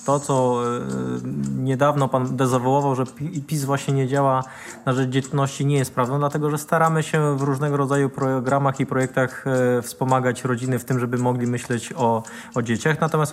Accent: Łomża, Podlaskie Voivodeship, Poland; ja jestem przykładem miasta, z którego pochodzę, z Łomży

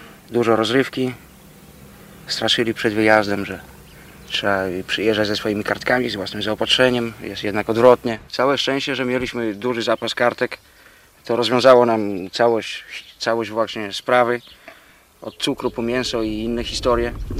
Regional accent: Warsaw, Masovian Voivodeship, Poland; Nie, jestem z Warszawy, pracuję jako hutnik w Hucie Warszawa.

